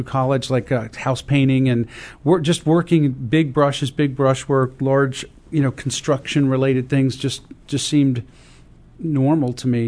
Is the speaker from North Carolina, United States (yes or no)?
no; Chicago, Illinois, United States; born there; I was born in Chicago. And I remember in downtown Chicago, there's a very famous Picasso sculpture